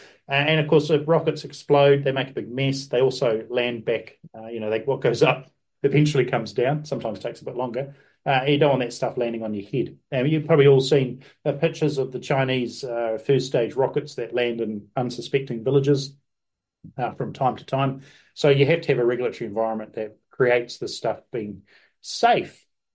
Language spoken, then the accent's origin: English; New Zealand; as a New Zealander, what you can achieve on the global scene